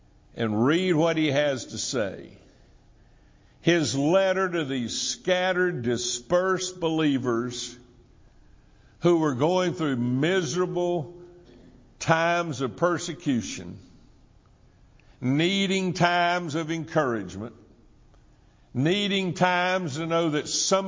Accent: Thomasville, United States; Now, I was raised in Thomasville and down on good old West Green Street.

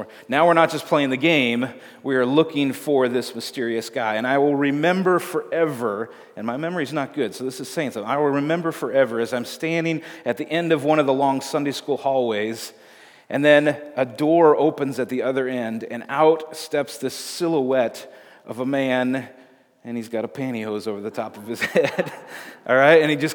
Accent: Waukesha, Wisconsin, United States; So I grew up in Waukesha, Wisconsin, and I grew up going to a large old United Methodist church.

